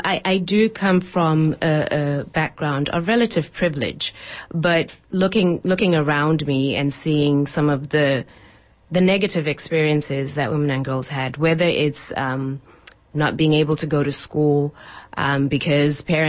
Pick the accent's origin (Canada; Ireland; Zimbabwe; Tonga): Zimbabwe; now in United States; So I grew up in Zimbabwe, and coming to the U.S., I was just supposed to stay for a little bit, complete school, and go home. But different circumstances caused me to stay here.